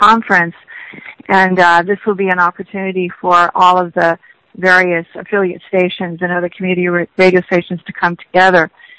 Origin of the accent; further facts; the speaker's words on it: Atlanta, Georgia, United States; I come from Atlanta.